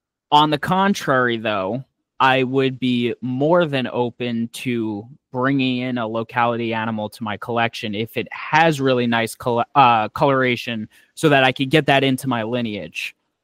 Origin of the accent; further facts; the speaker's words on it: New York City, New York, United States; so I came from New York City. So in Queens, you can't do a damn thing.